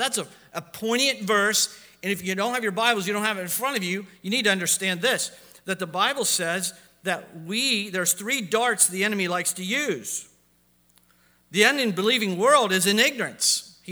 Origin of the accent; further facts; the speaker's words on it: Ohio, United States; moved away as an adult; now in Pittsburgh, United States; because bum is a lot more polite than what we say in Ohio, or what I used to say in Ohio. I'm not from Ohio anymore. I'm from Pittsburgh. Amen? Been here 20 years.